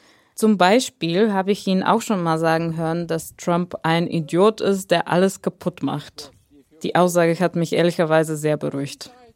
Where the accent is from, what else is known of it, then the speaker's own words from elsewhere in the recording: Bulgaria; German is a second language; bulgarische Realität gewöhnt. Und ich erlebe deswegen jedes Mal einen kleinen Kulturschock, wenn ich meine Heimat besuche.